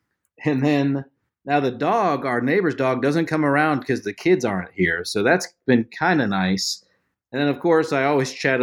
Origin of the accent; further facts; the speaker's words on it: Florida, United States; hey, just know I grew up in South Florida in a neighborhood with a homeowners association.